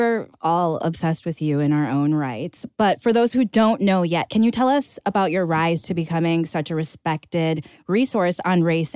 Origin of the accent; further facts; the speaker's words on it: Ghana; as a Ghanaian